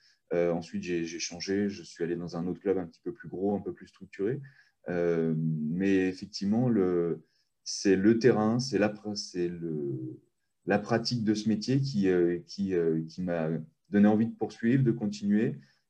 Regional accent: Annecy, Auvergne-Rhône-Alpes, France; je suis originaire d'Annecy en Haute-Savoie. Voilà, j'ai 33 ans.

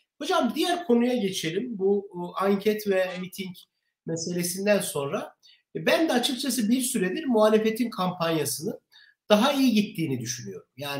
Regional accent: Aksaray, Aksaray Province, Turkey; Ben 2002 seçimlerinde Saadet Partisi'nin memleketim Aksaray'daki mitingine denk gelmiştim.

